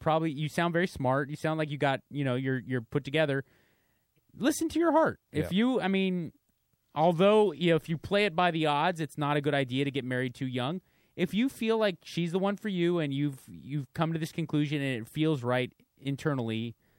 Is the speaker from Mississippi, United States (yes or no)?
no; San Marino, California, United States; Well, I'm from San Marino, which is even more